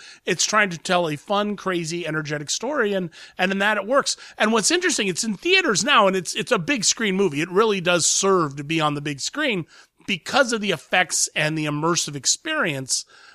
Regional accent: Columbus, Ohio, United States; I'm from Columbus, Ohio.

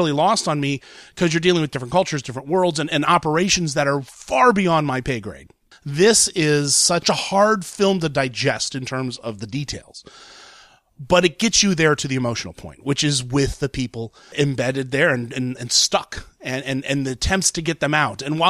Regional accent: Columbus, Ohio, United States; It actually is opening in my hometown of Columbus, Ohio, this weekend.

